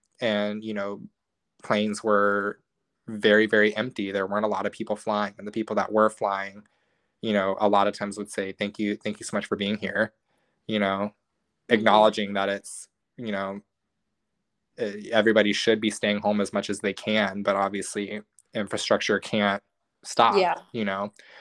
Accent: Orlando, Florida, United States; Because I, growing up in Orlando, we never went in the holidays.

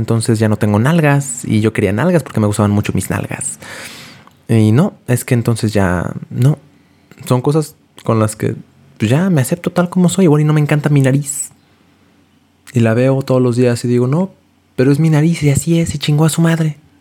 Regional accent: Mexico; born there; ¿por qué nací en México, cabrón? ¿Por qué? ¿Por qué fui mexicano?

